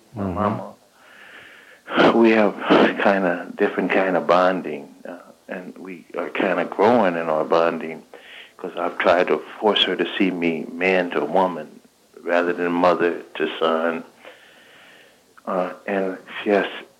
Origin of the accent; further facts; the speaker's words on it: Los Angeles, California, United States; I grew up here in South Central Los Angeles.